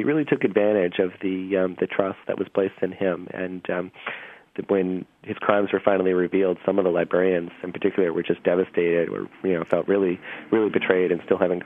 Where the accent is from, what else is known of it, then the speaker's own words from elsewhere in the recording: New England, United States; I'm from New England, and so I would look at these maps from New England and just see the attention to detail and how they depicted parts of the area that I was from.